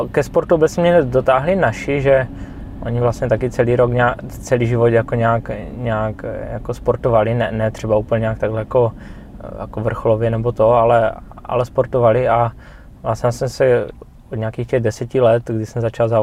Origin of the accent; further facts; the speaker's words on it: Ostrava, Moravian-Silesian Region, Czechia; Jelikož jsem z Ostravy, tak jako nejblíž mám Beskydy.